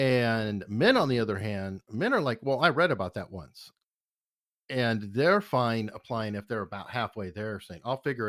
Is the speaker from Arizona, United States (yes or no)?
yes; Arizona, United States; But I can see that because I'm also from Arizona, and I think women are bit more equal there too.